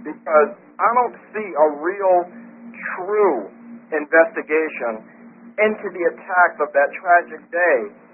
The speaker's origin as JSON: {"language": "English", "town": "Fort Worth", "region": "Texas", "country": "United States", "said": "I'm from Fort Worth, Texas."}